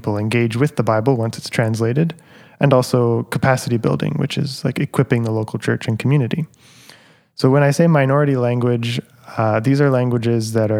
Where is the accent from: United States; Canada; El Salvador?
Canada; Vancouver, British Columbia; I grew up in the Vancouver area. We've been attending Willingdon since about 2018. I grew up in the Vancouver area, but I was a missionary kid for much of my childhood. My parents were missionaries in Russia.